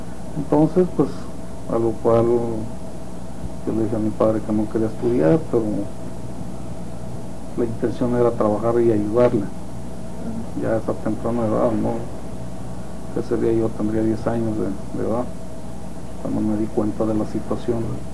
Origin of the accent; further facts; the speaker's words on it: Acapulco, Mexico; born there; Acapulco de Juárez, Jalisco.